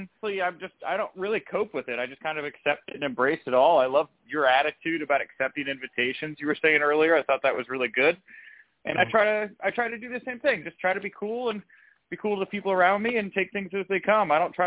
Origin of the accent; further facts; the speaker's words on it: Texas, United States; moved away as an adult; now in Chicago, United States; I grew up in Texas. I was a wrestling fan as a kid. I also had a passion for doing comedy, specifically improv. And so when I went to college, I moved to Chicago, where I still live